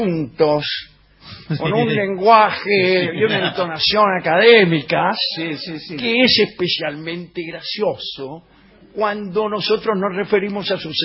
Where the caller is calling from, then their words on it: Córdoba, Argentina; de Córdoba.